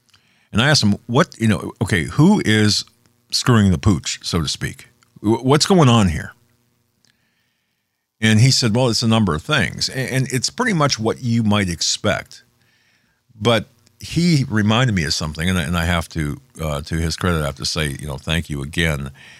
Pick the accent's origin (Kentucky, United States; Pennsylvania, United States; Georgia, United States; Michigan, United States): Pennsylvania, United States; Erie; A good friend of mine, Pat Campbell, from Erie, from my hometown in Erie